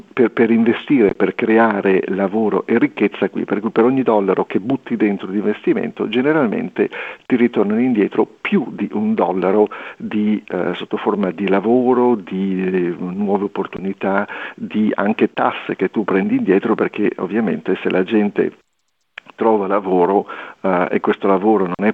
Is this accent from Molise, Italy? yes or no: no; Liguria, Italy; L'altra cosa che invece è da ligure, ci metto il cuore